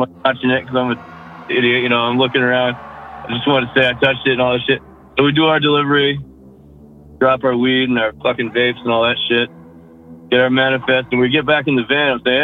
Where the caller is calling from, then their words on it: Massachusetts, United States; Western Mass, out near Quavon Reservoir.